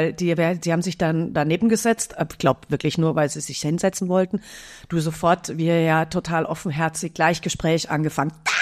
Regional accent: Munich, Bavaria, Germany; also ich komme ja aus München

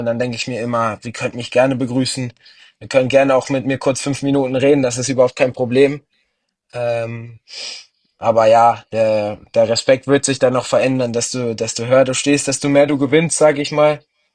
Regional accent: Berlin, Germany; erstmal Berlin geboren, es ist meine Stadt, meine Heimat wird auch immer bleiben. Ich freue mich super, wenn ich hier überhaupt immer zurückkommen kann, weil egal in welcher Straße ich bin, es fühlt sich so wie Heimat an. Aber wir sind aufgewachsen, sind wir in der Region Steglitz.

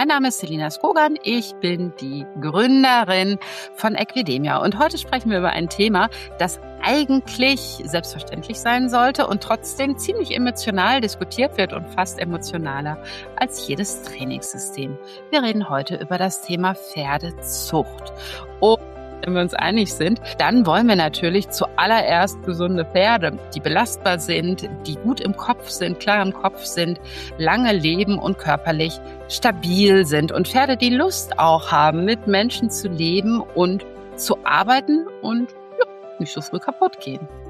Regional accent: North Rhine-Westphalia, Germany; aus dem schönen NRW, aus meiner Heimat, aus Mahl.

